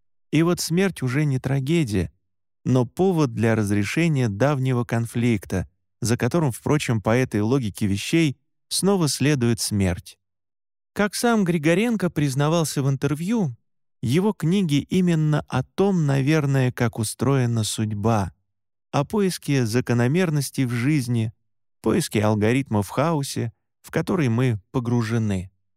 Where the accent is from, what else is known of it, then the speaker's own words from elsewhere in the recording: Siberia, Russia; По мере взросления все больше убеждался в том, что именно поэтому я настоящий сибиряк.